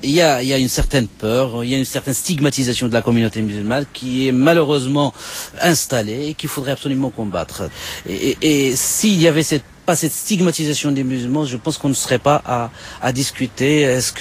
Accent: France; je suis français, je travaille, je paye mes impôts, j'ai mes enfants qui vont à l'école.

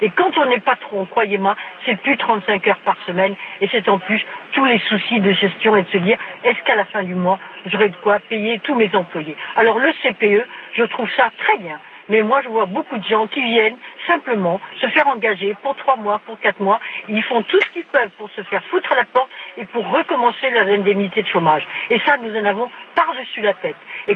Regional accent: France; Je suis française, hein, toute ce qu'il y a de plus française

